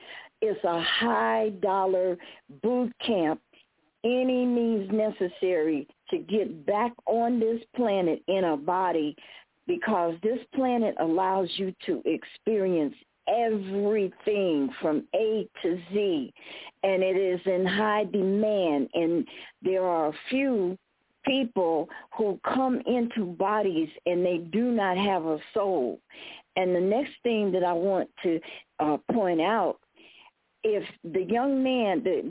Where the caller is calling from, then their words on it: Tucson, Arizona, United States; I'm calling you from Tucson, Arizona, the Gables Resort.